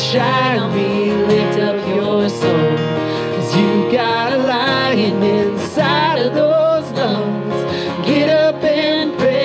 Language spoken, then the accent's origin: English; Florida, United States; I am from Florida, but I'm not from the Tampa area. And so my family is about 2.5 hours south in the Bonita Springs, Estero, Naples, Fort Myers area.